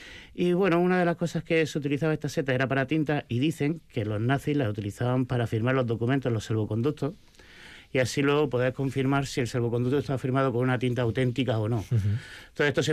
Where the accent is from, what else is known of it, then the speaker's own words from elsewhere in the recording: Almería, Andalusia, Spain; yo soy de Almería y yo me formé principalmente en Sierra Nevada, en la Sierra de Cazorla